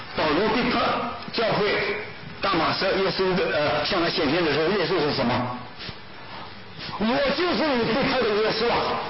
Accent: China; moved away; 这个我们从中国过来的人都知道啊

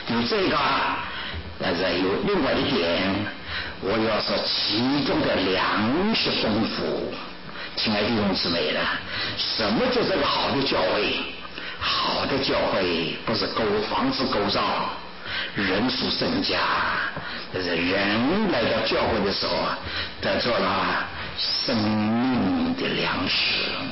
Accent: China; 我们中国人很可怜，中国人啊，在菲律宾，在印度尼西亚，我是中国人；一到美国，我是中国人。

